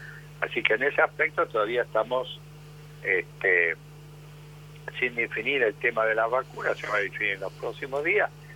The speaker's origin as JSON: {"language": "Spanish", "country": "Argentina", "said": "Y bueno, somos argentinos"}